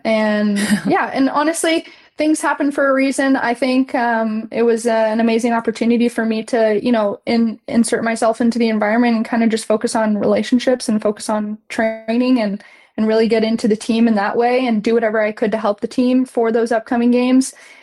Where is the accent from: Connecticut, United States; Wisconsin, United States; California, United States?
California, United States; So I was born in California. I went to school there, raised in California.